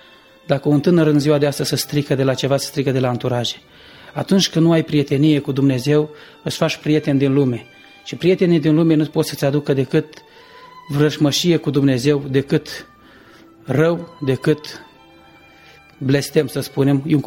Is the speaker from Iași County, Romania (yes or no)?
no; Bacău, Bacău County, Romania; și am 35 de ani, sunt din Bacău și m-am născut într-o familie creștin, tradițională, de cult tradițional